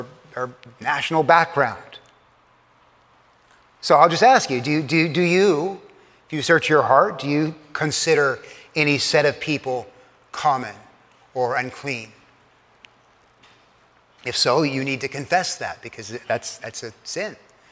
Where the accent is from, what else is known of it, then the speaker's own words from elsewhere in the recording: Texas, United States; So if you're Irish and you're Norwegian, like me, I'm Irish and Norwegian, and especially if you're Irish and Norwegian from South Texas, you're clearly the best sort of person.